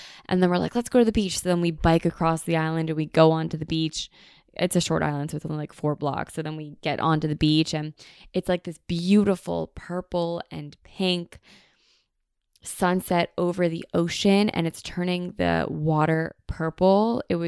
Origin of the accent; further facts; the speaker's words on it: United States; We looked so American. I mean, we are so American, but I really was so American